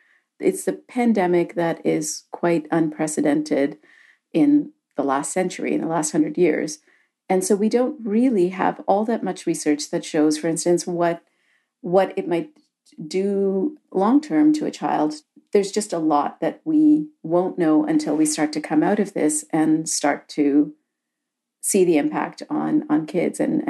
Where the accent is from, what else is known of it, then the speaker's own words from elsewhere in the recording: India; it reminds me of my own childhood growing up in India in neighborhoods that didn't have a lot of cars in them.